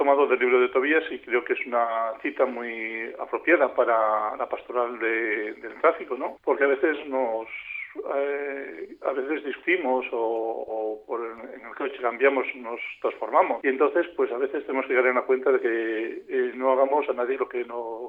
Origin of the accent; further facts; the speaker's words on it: Spain; como somos los españoles